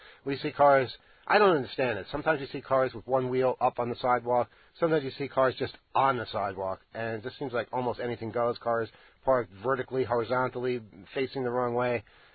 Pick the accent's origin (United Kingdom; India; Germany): Germany; Hamburg; now in Magdeburg, Germany; But right now, we have HH on our license plate, so everybody knows that we're from Hamburg.